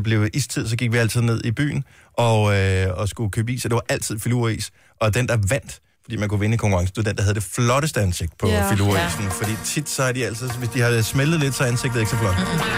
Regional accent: Bramming, Region of Southern Denmark, Denmark; min barndomsby, Bramming, Vestjylland. Dejligt sted, smiles by.

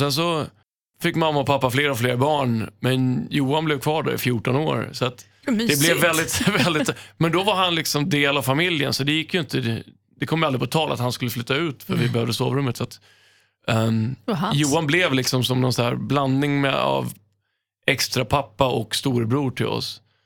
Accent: Stockholm, Stockholm County, Sweden; som jag är uppväxt på Söder, så är ju allt inom 3 kvarter, hela släkten

